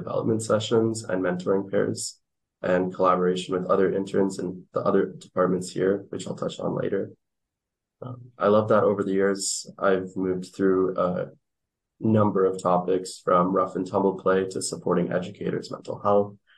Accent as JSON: {"language": "English", "country": "Canada", "tie": "born or raised there", "said": "I grew up here in Canada"}